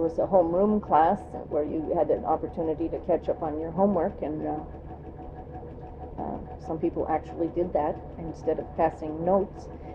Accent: Kodiak, Alaska, United States; Well, the big deal for 13 to 16-year-old girls here was, well, there were two things, and both of them were dances. There was teen club on base and rainbow girls dances in town.

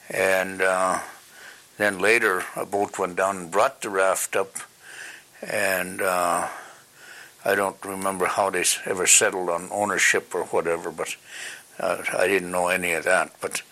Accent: Seldovia, Alaska, United States; So growing up in Soldovia was interesting

